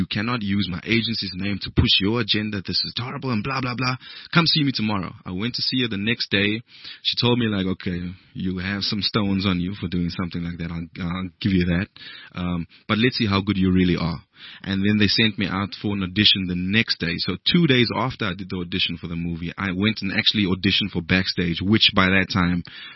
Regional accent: Paarl, Western Cape, South Africa; and I mean, I'm from Paarl in Cape Town. Me being an actor on TV was never going to happen.

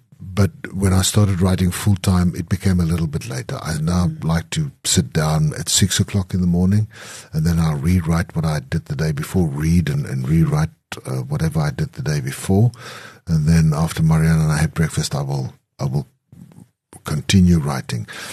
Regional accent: Klerksdorp, North West, South Africa; born or raised there

